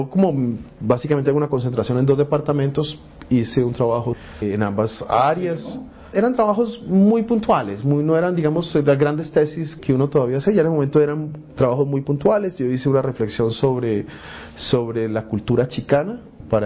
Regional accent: Colombia; siendo colombiano.

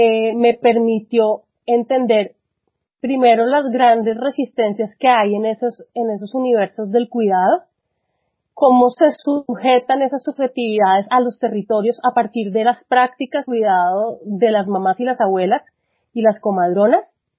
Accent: Bogotá, Colombia; desde mi cosmovisión como Rola, digamos como una mujer blanca, mestiza, privilegiada

